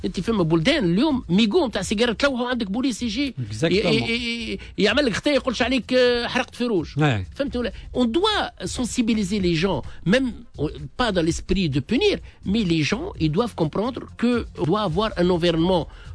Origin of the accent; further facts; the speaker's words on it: Tunisia; راهو المشاكل كل اللي عندنا في تونس